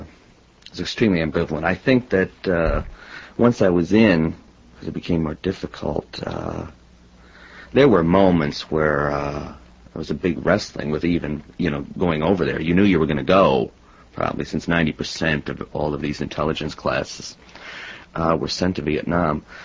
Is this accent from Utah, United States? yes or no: no; Cleveland, Ohio, United States; also born or lived in Warren, Pennsylvania; I was born in Warren, Pennsylvania, and basically grew up in Cleveland. Went all through elementary school and high school, and then from Cleveland went to Ohio State.